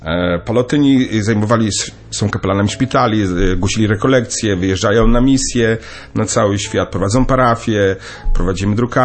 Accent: Gdańsk, Pomeranian Voivodeship, Poland; No, ja pochodzę z Gdańska.

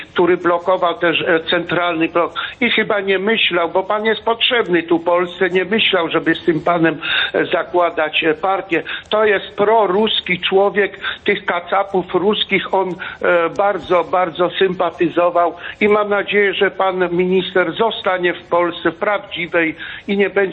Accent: Kościerzyna, Pomeranian Voivodeship, Poland; moved away; z Kościerzyny, z Kaszub. Bardzo mi miło. Wszedłem w ten temat, bo pochodzę z Kaszów, chociaż już 34 lata jestem za granicą.

